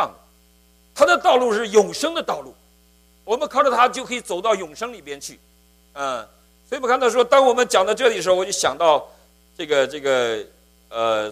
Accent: Northeast China, China; 像我们东北人像那个炕桌一样

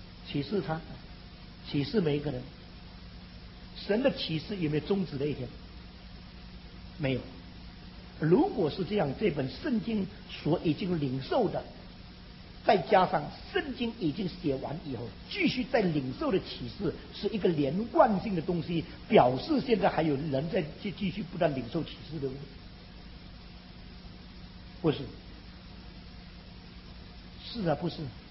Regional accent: China; 我们中国人已经很习惯了

